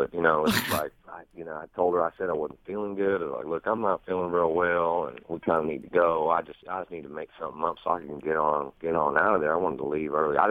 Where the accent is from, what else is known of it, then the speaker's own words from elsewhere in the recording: the South, United States; I'm from the South, and she's from the South.